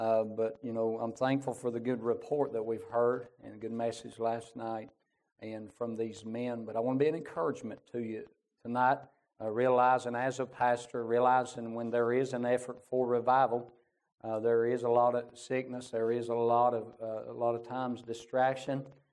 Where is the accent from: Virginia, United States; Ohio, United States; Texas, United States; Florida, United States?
Virginia, United States; You know, I'm from Southwest Virginia. And the first time I was ever up here, I said I was from Mud Holler, Virginia.